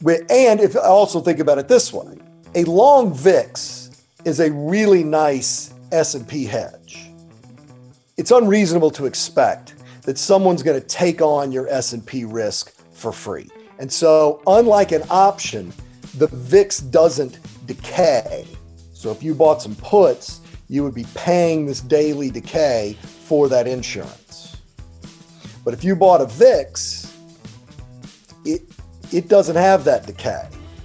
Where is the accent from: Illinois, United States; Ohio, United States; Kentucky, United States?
Kentucky, United States; I grew up in Kentucky, grew up a huge Kentucky sports fan. I'm not alone in that from the state.